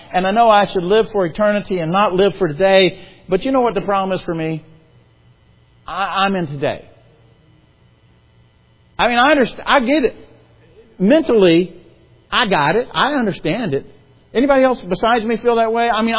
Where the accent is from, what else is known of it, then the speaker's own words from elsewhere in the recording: South Carolina, United States; now in Indiana; I came from South Carolina and went to Indiana.